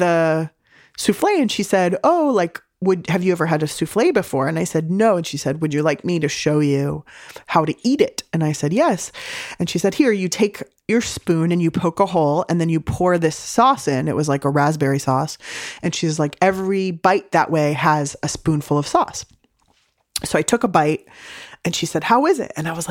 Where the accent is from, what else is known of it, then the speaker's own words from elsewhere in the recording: San Diego, California, United States; I grew up in San Diego eating delicious home cooking and like fish tacos and Chinese food and pizza.